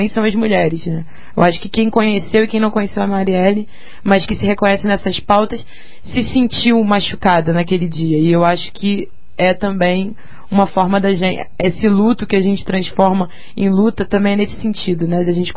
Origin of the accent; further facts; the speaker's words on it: Rio de Janeiro, Brazil; Eu sou do Rio de Janeiro